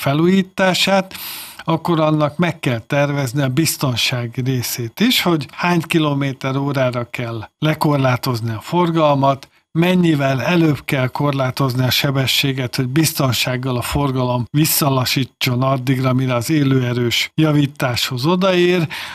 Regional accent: Hungary; miközben mi magyarként azt gondoljuk, hogy mi betartottuk a szabályt

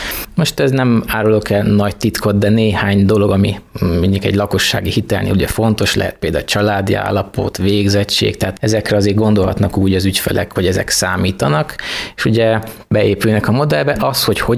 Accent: Gyula, Békés, Hungary; now in Mezőberény, Hungary; Békés-megyei vagyok, tehát Gyulán születtem, Mezőberényben lakok, van egy testvérem.

